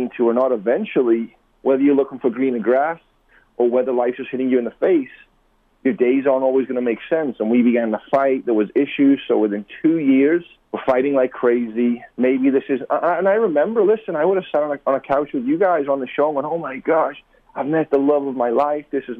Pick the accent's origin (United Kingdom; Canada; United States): United Kingdom; England; And I'll tell you, growing up in England, I never met one Christian my whole life.